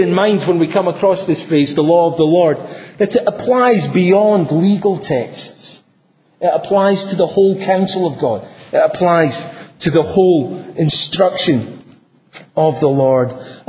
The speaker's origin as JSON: {"language": "English", "region": "Scotland", "country": "United Kingdom", "said": "Now, I come from Scotland."}